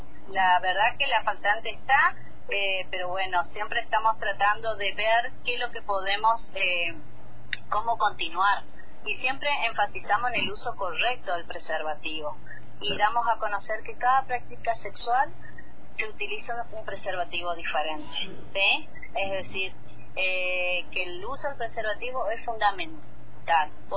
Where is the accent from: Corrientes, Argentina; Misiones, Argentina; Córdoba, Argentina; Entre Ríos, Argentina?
Corrientes, Argentina; Yo soy de Corrientes, vine recibida allá, soy técnica en agente sanitario y vine a tener mi proyecto de vida acá, en Río Negro. Así que acá en General Roca, anclé.